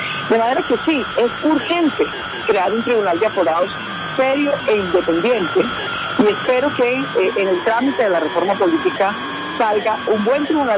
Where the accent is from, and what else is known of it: Colombia